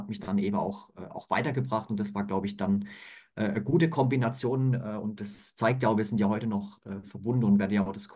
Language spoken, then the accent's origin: German; Mannheim, Baden-Württemberg, Germany; ich bin eigentlich aus dem Badener Land, komme aus Baden-Württemberg sozusagen. Und ja, Mannheim ist meine Heimat